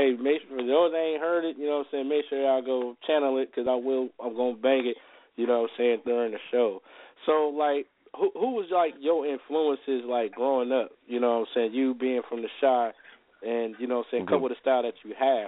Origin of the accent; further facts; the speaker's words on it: Milwaukee, Wisconsin, United States; because I'm originally from Milwaukee, you know what I'm saying?